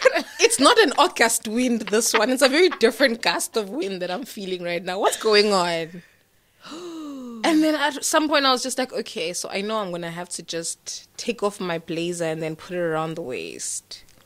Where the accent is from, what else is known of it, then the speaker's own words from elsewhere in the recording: Johannesburg, Gauteng, South Africa; I'm from Joburg.